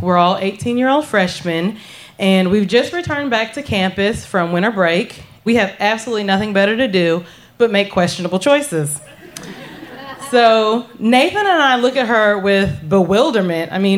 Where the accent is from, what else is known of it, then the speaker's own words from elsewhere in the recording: the South, United States; The small town that I grew up in the South was not conducive to any fantasies of being a teenage whore that I may have had.